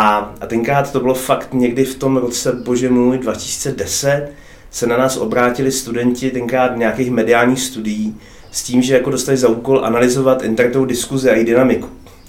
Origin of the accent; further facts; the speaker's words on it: Bruntál, Moravian-Silesian Region, Czechia; já jsem z Bruntál, nebo jaký z Bruntál, tam se vyrodí největší debilové, že jo